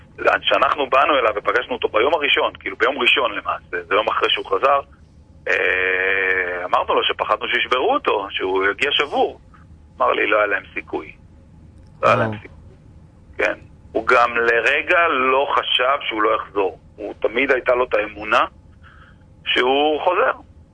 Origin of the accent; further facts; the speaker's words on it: Tel Aviv, Tel Aviv District, Israel; אני ואלי גדלנו בדרום תל אביב.